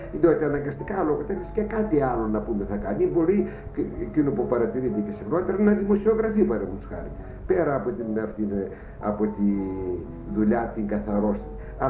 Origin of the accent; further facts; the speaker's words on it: Thessaly, Greece; Δεν ξέρω ίσως γιατί είμαι Θεσσαλός και είμαστε και λίγο κοντά συνορίζοντας.